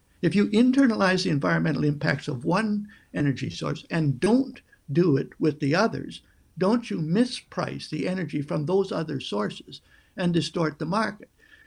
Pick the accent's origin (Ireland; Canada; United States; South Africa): Canada; I'll come at it as a Canadian angle.